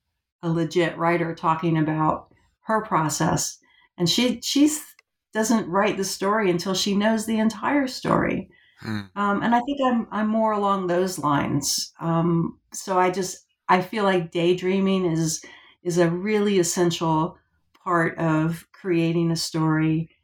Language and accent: English; Florida, United States; also born or lived in Georgia; Well, so I've lived about half of my life now in Georgia and half in Florida. And I guess Florida, I grew up in Florida.